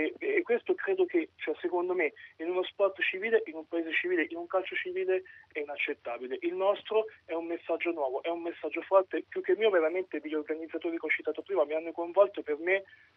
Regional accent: Arezzo, Tuscany, Italy; io sono di Arezzo e tra Arezzo e Pugliese c'è una rivalità incredibile.

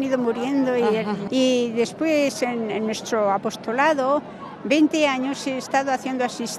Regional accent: Soria, Castile and León, Spain; De España, de Soria.

